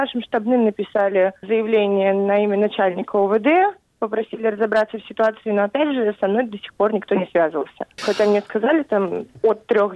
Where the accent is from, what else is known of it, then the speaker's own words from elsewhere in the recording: Oryol, Oryol Oblast, Russia; Я после окончания школы 2 года училась в Москве, в Российском университете дружбы народов. Я из Орла. После 11 класса уехала в Москву, 2 года проучилась